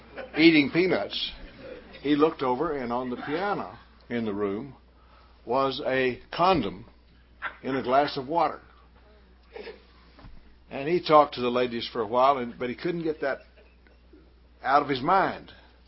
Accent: Texas, United States; born or raised there

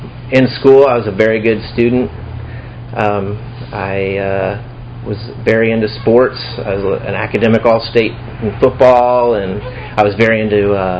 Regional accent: Indiana, United States; also born or lived in Georgia; I was born in Georgia, 1970, on an army base, and shortly afterwards my dad got shipped to Vietnam, and my mom and I moved up to Indiana where I was raised

